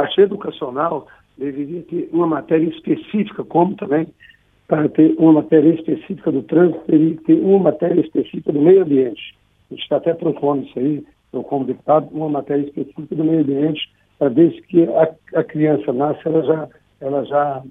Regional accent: Tocantins, Brazil; Eu sou do estado de Tocantins.

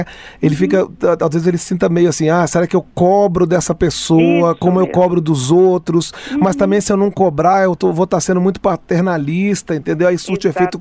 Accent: Brazil; eu sinto que a gente, como brasileiro, tem uma cultura até de constrangimento

